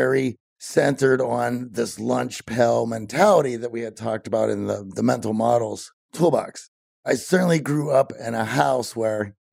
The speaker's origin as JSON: {"language": "English", "town": "Greensburg", "region": "Pennsylvania", "country": "United States", "tie": "born or raised there", "said": "I was born about 40 miles southeast of Pittsburgh, which was a place called Greensburg, which growing up at that time"}